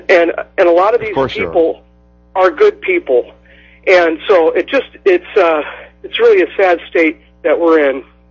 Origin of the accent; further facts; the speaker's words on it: Omaha, Nebraska, United States; moved away as an adult; I grew up in Omaha and lived there for about 45 years